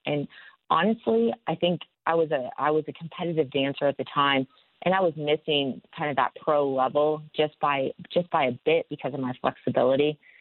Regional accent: Fort Worth, Texas, United States; also born or lived in Colorado; So I laughed when Plano came up because Fort Worth is definitely my hometown. So I grew up there but was born in Colorado.

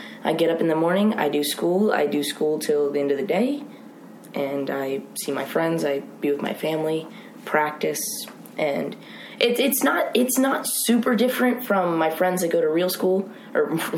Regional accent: Nashville, Tennessee, United States; I mean, I'm from Nashville, Tennessee, so you're going to be involved in some way or another.

